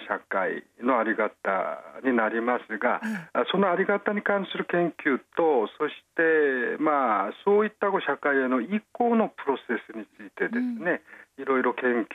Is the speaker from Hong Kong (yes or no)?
no; South Korea; Japanese is a second language; moved away as an adult; now in Japan; 私は、出身は韓国です。